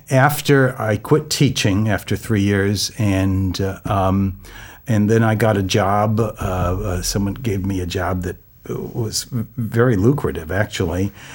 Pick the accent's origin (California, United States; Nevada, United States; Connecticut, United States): Connecticut, United States; Oh, I grew up in Connecticut, and as soon as I finished high school, that month I joined the Brothers of Holy Cross.